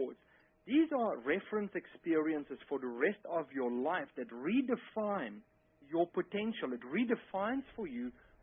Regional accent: Texas, United States; accent: West Texas; if you understood my West Texas accent correctly

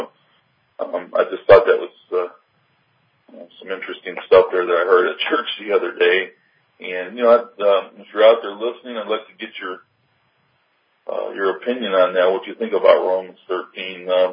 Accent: Detroit, Michigan, United States; moved away as an adult; now in North Carolina, United States; I'm originally from Detroit, grew up there, was born and raised there. A couple years ago, I moved down here to North Carolina.

